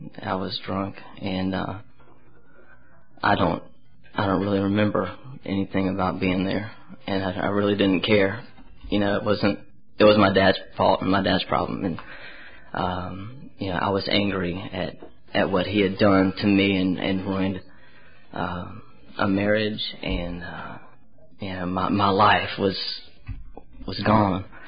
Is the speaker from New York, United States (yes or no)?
no; Alabama, United States; Yeah, I'm from Alabama. Give me a break.